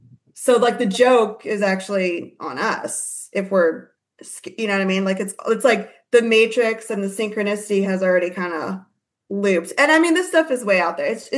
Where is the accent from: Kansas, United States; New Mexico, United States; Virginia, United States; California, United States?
New Mexico, United States; I like the desert too. I'm from New Mexico, so.